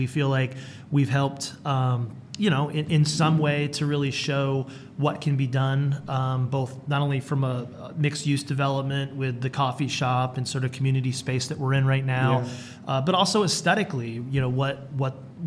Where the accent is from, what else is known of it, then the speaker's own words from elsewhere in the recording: Rhode Island, United States; So I'm originally from Rhode Island